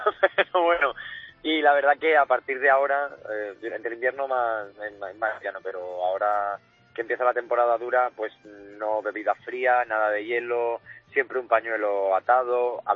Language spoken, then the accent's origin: Spanish; Cañaveral, Extremadura, Spain; hoy duermo aquí en mi pueblo, en Cañaveral.